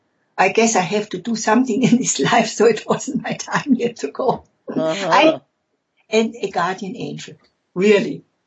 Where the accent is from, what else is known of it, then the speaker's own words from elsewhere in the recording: Leipzig, Saxony, Germany; 2-3 years ago, I went to my hometown, to Leipzig, which I hadn't been for all these years. And I went to the house where I used to live as a child. And I went also to where my mother came from, to the town, which was Weißenfels.